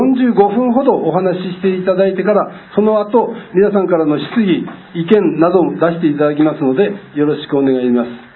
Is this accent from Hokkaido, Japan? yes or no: yes; Muroran, Hokkaido, Japan; いわゆる地元の室蘭がどうしてるのかっていう思いにもなりまして